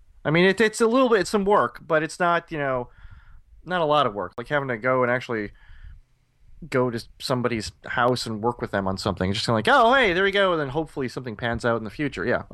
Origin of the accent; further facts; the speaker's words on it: Michigan, United States; moved away; being an American living here, we did some horrible things.